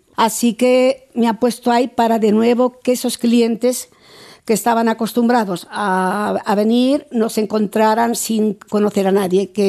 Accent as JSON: {"language": "Spanish", "town": "Segovia", "region": "Castile and León", "country": "Spain", "lives_now": "Paris, France", "said": "Sí, yo soy segoviana y me encanta venir a mi tierra"}